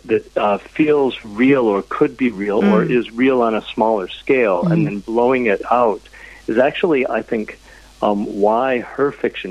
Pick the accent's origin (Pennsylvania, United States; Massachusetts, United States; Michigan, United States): Michigan, United States; He goes to a remote island in Lake Michigan, and I grew up in Michigan, so it's near and dear to my heart.